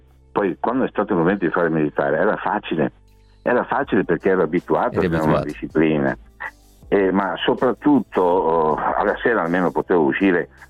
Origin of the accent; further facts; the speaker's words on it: Abano Terme, Veneto, Italy; now in Teolo, Italy; io vivo nei Colli Euganei, vicino ad Abano Terme. Sono di Abano Terme, ma mi sono trasferito un po' nei Colli qui a Teolo.